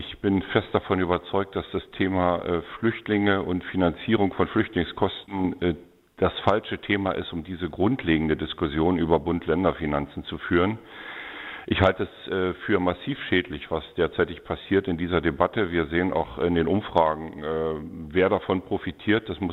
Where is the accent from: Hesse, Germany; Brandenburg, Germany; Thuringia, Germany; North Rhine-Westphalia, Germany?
Brandenburg, Germany; Naundorf; born there; Geboren in Naundorf am Rande des Tagebaus Jenschwalde.